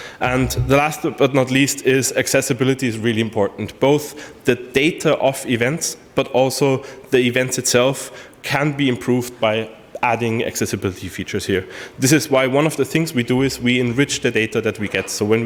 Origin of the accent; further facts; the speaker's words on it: Austria; English is a second language; I'm from Austria, which is why I'm holding the talk in English so you all can understand me.